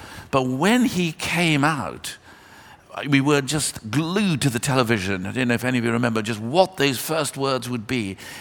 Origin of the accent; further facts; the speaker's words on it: South Africa; now in London, United Kingdom; I grew up in South Africa, as I told you, came to live in London